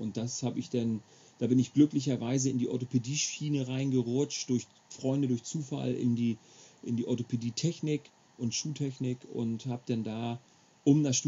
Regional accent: Schleswig-Holstein, Germany; born there

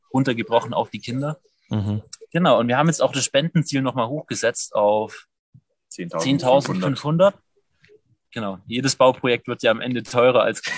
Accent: Germany; Und ich denke mir, wenn wir als Deutsche, als europäische Kultur einfach sagen, hey, wir haben so ein bisschen mehr das Auge für den Nächsten, für den Moment.

